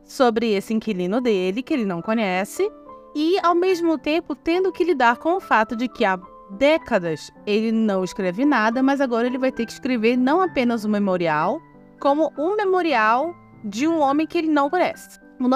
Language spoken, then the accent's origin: Portuguese; Belém, Pará, Brazil; eu sou de Belém do Pará